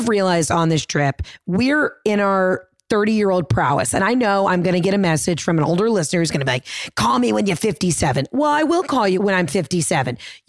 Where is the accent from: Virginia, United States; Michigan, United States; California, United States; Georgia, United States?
Georgia, United States; Atlanta; It's really funny because we're both from Atlanta now seeing all of these big productions that shoot in Atlanta